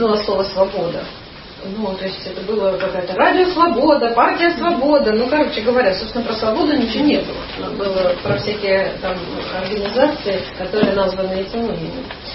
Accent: Ukraine; я этнически русская. Вот, мои родители приехали сюда из России, ну, я родилась и выросла на Украине, а сама переживаю себя, в общем, как человека мира.

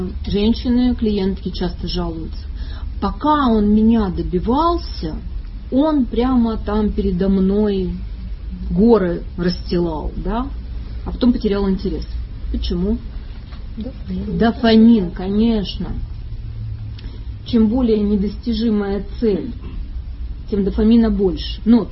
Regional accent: Odesa, Odesa Oblast, Ukraine; я одесситка, да, я врач и давно работаю

